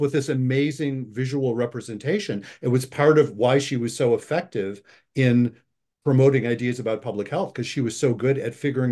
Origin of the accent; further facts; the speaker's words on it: Buffalo, New York, United States; I grew up in Buffalo, by the way.